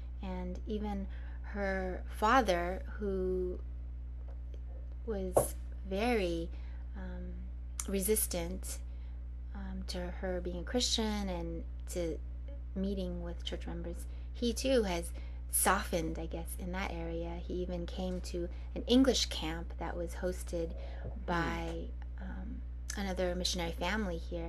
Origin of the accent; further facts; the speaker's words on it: Huntington Beach, California, United States; now in Japan; Well, I grew up in California. I'm from the same town as you, Peter.